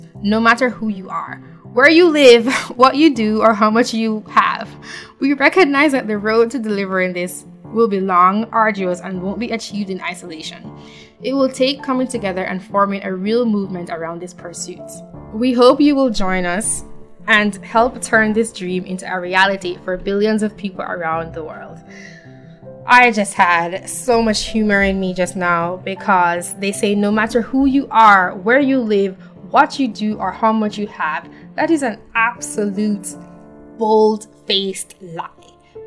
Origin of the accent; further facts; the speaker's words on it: Jamaica; now in United States; I'm from Jamaica and I live in the US and I have had to send money back home and also vice versa.